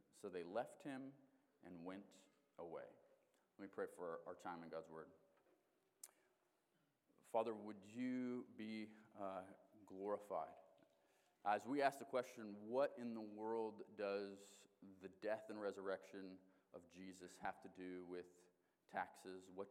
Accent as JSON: {"language": "English", "town": "Kasilof", "region": "Alaska", "country": "United States", "accent": "Kasilof", "said": "This is a Kasilof accent, as you can tell. So I'm from here, but I did live in South Carolina for a time."}